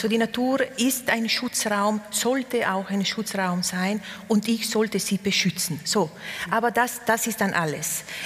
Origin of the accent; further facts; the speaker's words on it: Trentino-Alto Adige, Italy; first language Ladin; German is a second language; als ladinische Person bin ich eben in Südtirol aufgewachsen, in Italien, also dreisprachig. Und es war aber auch so, dass während wir in der Familie eben Ladinisch gesprochen haben und immer noch